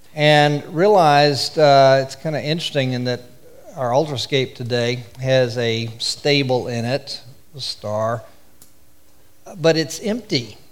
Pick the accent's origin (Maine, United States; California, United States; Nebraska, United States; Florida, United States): Florida, United States; And I'm not sure if that's because I was raised in Florida where it's, you know, 70 degrees on Christmas